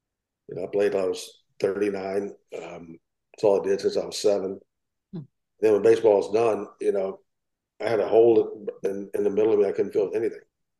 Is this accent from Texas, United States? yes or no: yes; Texas, United States; I'm redneck from East Texas, a place called Target and Prairie. I worked on a farm, baled hay, fixed fence.